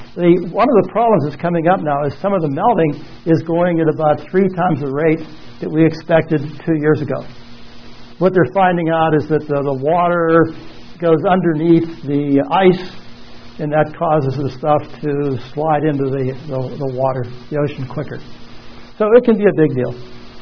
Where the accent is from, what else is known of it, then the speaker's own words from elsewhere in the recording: Ireland; Being Irish, I have to bring that in there.